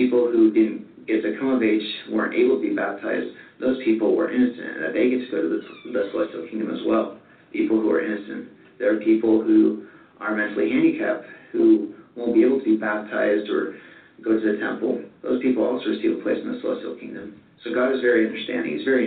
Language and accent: English; Temecula, California, United States; I'm also from Southern California, a town called Temecula. I'm 19 years old